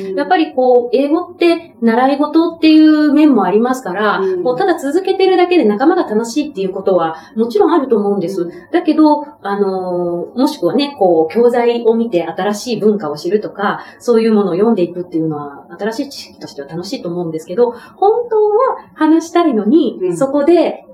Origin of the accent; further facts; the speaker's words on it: Kobe, Hyogo, Japan; 私、兵庫県神戸の出身なんですけど、三宮っていう繁華街があるんですね。